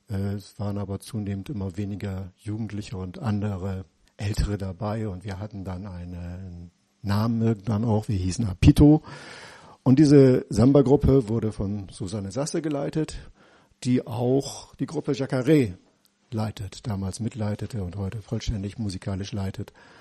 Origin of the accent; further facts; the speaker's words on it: Bremen, Germany; Ja, ich komme aus Bremen